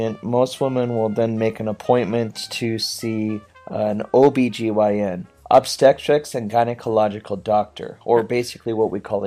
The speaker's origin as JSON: {"language": "English", "region": "Washington", "country": "United States", "said": "I'm from a rural part of America in Washington State. It's in the northwest part of the country."}